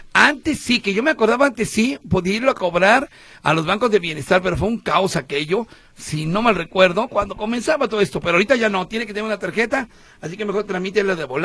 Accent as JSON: {"language": "Spanish", "region": "Mexico City", "country": "Mexico", "also_born_or_lived": "Veracruz", "said": "No, soy también de la Ciudad de México."}